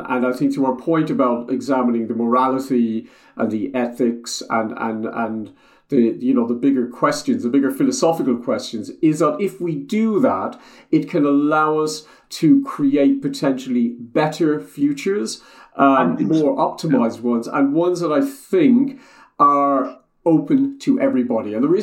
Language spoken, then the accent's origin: English; Ireland; growing up, I guess, from Ireland, but growing up in the English tradition